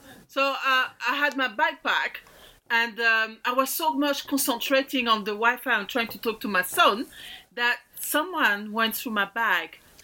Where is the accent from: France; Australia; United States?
France; accent: French; I hope people will fancy my French accent.